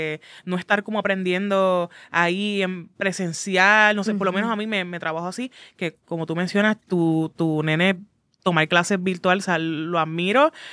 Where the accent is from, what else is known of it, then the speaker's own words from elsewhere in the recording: Aguada, Puerto Rico; cuando vengo de Aguada, San Juan, yo dije, ¿qué conexiones yo tengo? Ninguna.